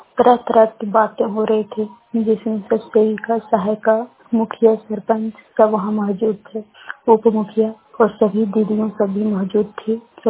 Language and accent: Hindi; Jharkhand, India; मैं कोडरमा मगरवानी से … रिपोर्टर बोल रही हूँ।